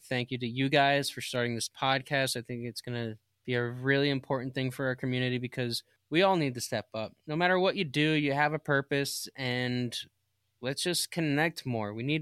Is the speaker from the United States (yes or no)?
yes; New York, United States; Yeah, I'm from Windham or Greene County, and we love it here.